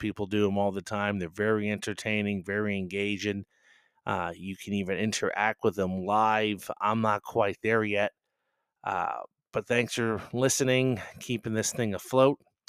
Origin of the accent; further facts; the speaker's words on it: New Jersey, United States; It's going to be in my home state of New Jersey.